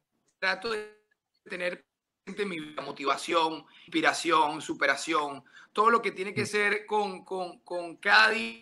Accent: Caracas, Capital District, Venezuela; born there; Nací en Caracas, en la capital de nuestro país. Nací en 1976 y en pocos días cumpliré año, el 2 de septiembre.

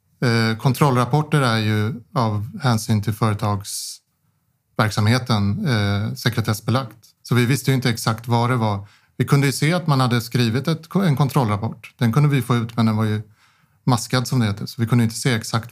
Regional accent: Stockholm, Stockholm County, Sweden; Alltså jag är ju uppväxt i Stockholm så att det är ju begränsat.

